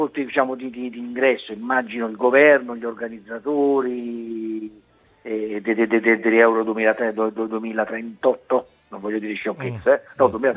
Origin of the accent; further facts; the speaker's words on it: Naples, Campania, Italy; Questo è un difetto nostro caratteriale, noi come napoletani, perché ne abbiamo subite di tutti i colori